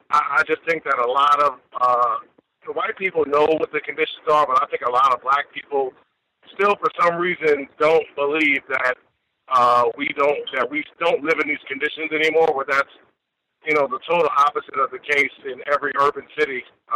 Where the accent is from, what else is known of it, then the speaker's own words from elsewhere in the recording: New York City, New York, United States; I grew up in New York City. I did not grow up in the projects, but I had many acquaintances that did.